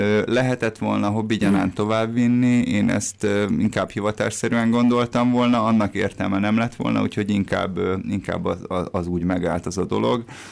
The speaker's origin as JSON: {"language": "Hungarian", "region": "Budapest", "country": "Hungary", "tie": "born or raised there", "said": "én a születési családomban az ötödik kerületben nőttem fel, és nagyjából a kamaszkorom végére volt az, hogy a neutrális családom egy az egybe kiköltözött, tehát kiköltöztünk az agglomerációba egy picit a Rózsavölgybe, ez a 22. kerületben"}